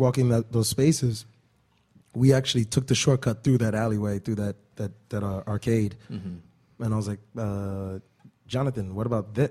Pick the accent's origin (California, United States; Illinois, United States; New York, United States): New York, United States; So we're both first generation born and raised in New York.